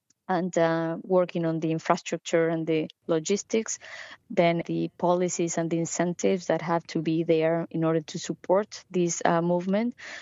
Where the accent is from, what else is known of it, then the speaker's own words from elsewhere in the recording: Argentina; I'm from Argentina, and avocado wasn't even something that we used to consume.